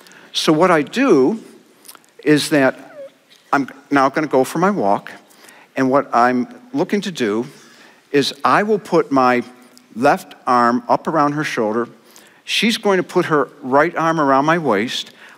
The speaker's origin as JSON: {"language": "English", "region": "New York", "country": "United States", "said": "we're from Western New York, from the Empire State. We're from Western New York. Our families live 7 miles apart from each other. We went to the same high school."}